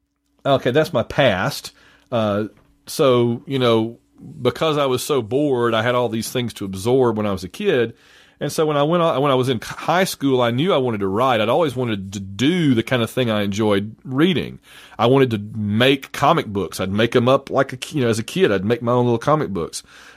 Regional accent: Sylacauga, Alabama, United States; I grew up in Sylacauga, Alabama, in East Central Alabama, just about 40 miles south of Birmingham. Perhaps you can detect it in my voice. I don't know. I grew up out in the woods

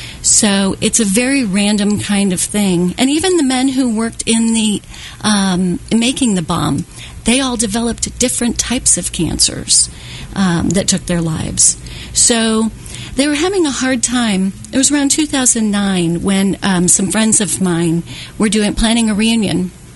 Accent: Florissant, Missouri, United States; And the radioactive waste went all through my hometown. And as I grew up, I had four sisters in my family.

